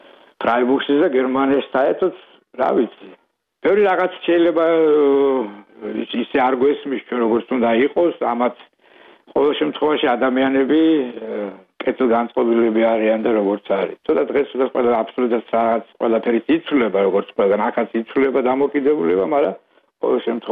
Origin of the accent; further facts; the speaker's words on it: Tsinandali, Kakheti, Georgia; მე ბავშვობა წელი კახეთში მაგ გატარებული და და ჩემი იყო წინანდლი და და წელი ჩემი ბავშვობა წინანდალში მაგ გატარებული და ხა ბაბუა ჩემი პაპა ჩემი უბრალოდ კახურად რომ თქვათ